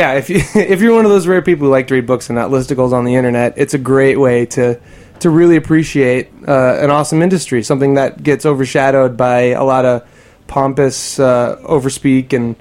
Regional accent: Massachusetts, United States; I'm from Massachusetts, or I grew up north of Boston, and it's very different there.

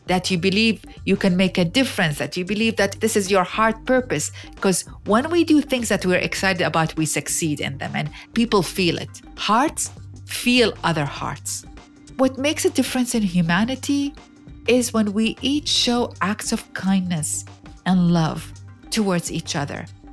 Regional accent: Iraq; English is a second language; Well, I grew up in a war zone. I grew up in Iraq, and when I was a child, there was a war between Iraq and Iran.

